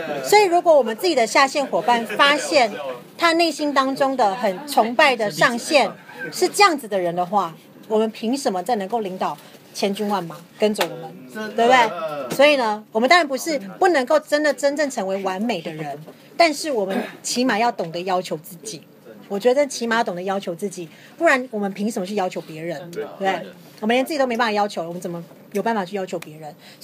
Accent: Taiwan; 我觉得我们台湾人是可以

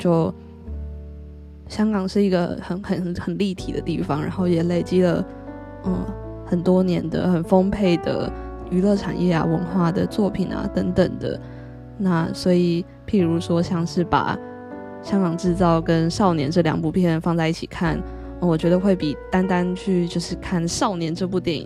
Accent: Taiwan; 因为作为一个台湾人，香港毕竟在很多的文化然后语言上面我们是比较可以共同理解的

